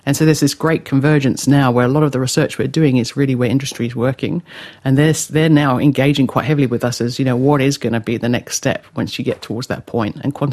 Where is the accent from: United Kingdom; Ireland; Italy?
United Kingdom; England; now in Australia; I grew up in England and, I went to a very good university. I worked as a researcher in Cambridge